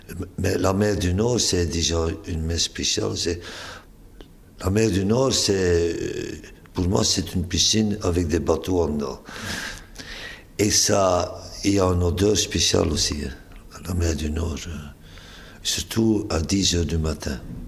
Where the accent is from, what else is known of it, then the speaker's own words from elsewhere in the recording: Ostend, Flanders, Belgium; born there; je suis né à Ostende, c'était un port, et j'ai rencontré des gens dont j'ai appris des langues à cause à Ostende.